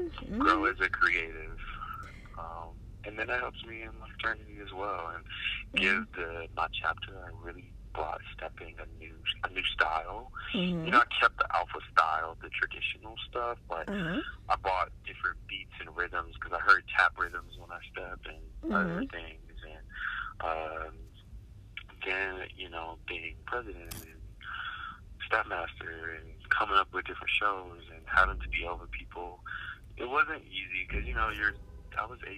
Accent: Oakland, California, United States; also born or lived in Dallas; It was actually a culture shock because I grew up in Oakland, so I was still a city boy, and then Dallas was kind of a city

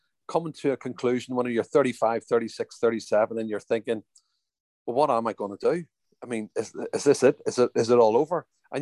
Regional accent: Belfast, Northern Ireland, United Kingdom; It's a story of me growing up in Northern Ireland and my life and times growing up in West Belfast, and how I transitioned from playing Gaelic football in hurling to being a soccer player.

